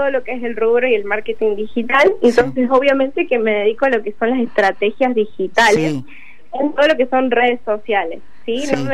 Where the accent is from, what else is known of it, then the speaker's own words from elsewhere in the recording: Córdoba, Argentina; tengo 22 años, soy del interior de Córdoba